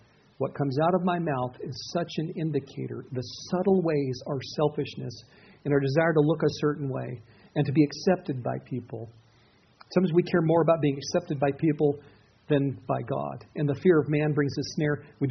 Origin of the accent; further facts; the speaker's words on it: Ireland; I'm Irish. That's why I picked that.